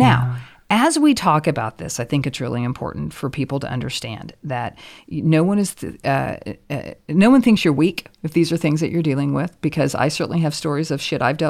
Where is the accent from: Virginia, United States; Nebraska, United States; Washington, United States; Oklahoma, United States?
Oklahoma, United States; One I had to learn is that where actually all of our organs were in our body. Because I was raised in Oklahoma.